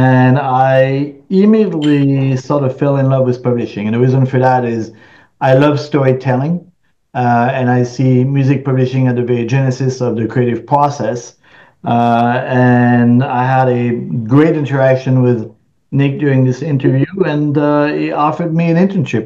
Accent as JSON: {"language": "English", "country": "France", "tie": "born or raised there", "said": "And I grew up in France, as you probably can tell, and my parents love music."}